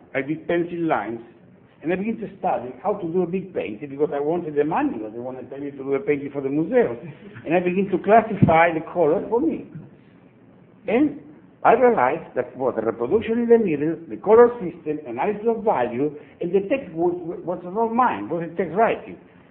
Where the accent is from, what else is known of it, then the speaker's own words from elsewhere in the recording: Argentina; moved away; I didn't know Support Surfaz at all. I come from Argentina, go to Israel.